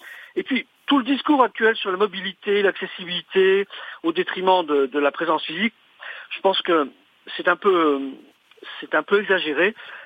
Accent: Brittany, France; Je suis originaire du Morbihan

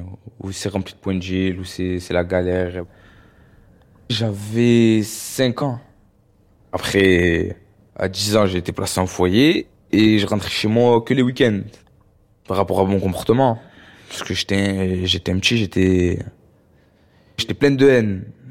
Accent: Marseille, Provence-Alpes-Côte d'Azur, France; j'ai 19 ans, j'ai grandi à La Paternelle, quartier nord de Marseille.

